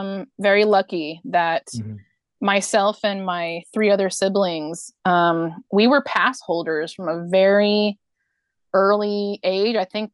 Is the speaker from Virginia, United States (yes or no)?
no; Yorba Linda, California, United States; I am fourth generation Orange County. Great. And I was born in Yorba Linda and raised mostly in Yorba Linda, went to high school in Fullerton, and then lived in Fullerton for about 25 years.